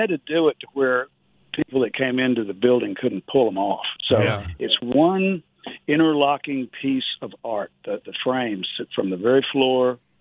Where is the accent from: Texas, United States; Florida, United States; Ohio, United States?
Texas, United States; And I'm from East Texas anyway. So we grew up behind the Pine Curtain.